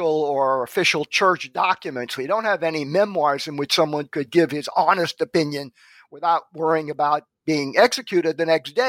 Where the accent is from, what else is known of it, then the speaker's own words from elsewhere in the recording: Brooklyn, New York, United States; born there; Certainly. I was born in Brooklyn, New York in 1946.